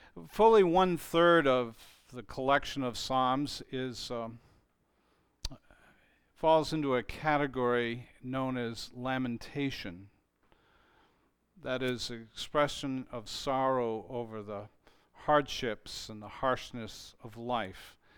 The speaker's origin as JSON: {"language": "English", "town": "Waterville", "region": "Maine", "country": "United States", "tie": "born or raised there", "also_born_or_lived": "Fairfield / Shawmut", "said": "I was born in Waterville, and my early childhood years were in the Fairfield, Waterville area."}